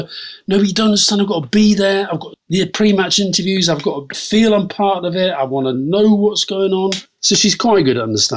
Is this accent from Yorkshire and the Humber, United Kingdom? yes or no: yes; Yorkshire and the Humber, United Kingdom; we grew up in Yorkshire.